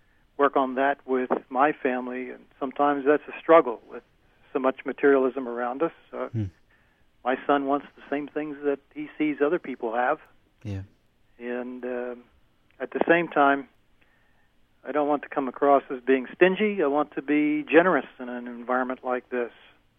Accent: Pennsylvania, United States; Why did we come all the way from Pennsylvania to help them? I responded that back home, our economy is not doing well either.

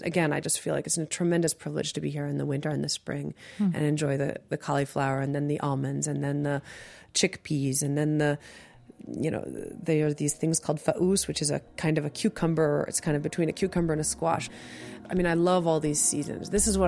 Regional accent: Massachusetts, United States; I'm coming from Massachusetts and, mm-hmm. you know, the wonderful cities of Somerville and Cambridge and Massachusetts.

